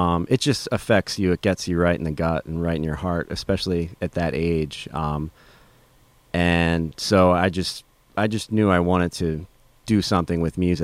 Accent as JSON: {"language": "English", "region": "New Jersey", "country": "United States", "tie": "born or raised there", "said": "the initial sort of spark for me at 12 years old, growing up in South New Jersey, it was being exposed to, you know, radio and MTV."}